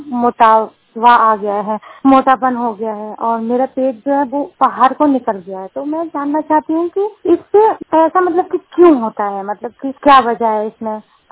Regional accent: Uttar Pradesh, India; और मेरा गांव बामनी है और जिला बुलंदशहर है।

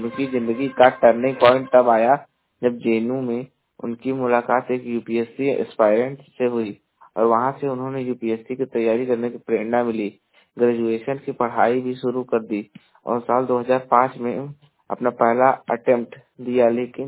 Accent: Jaunpur, Uttar Pradesh, India; और मैं उत्तर प्रदेश के जौनपुर जिले का निवासी हूं

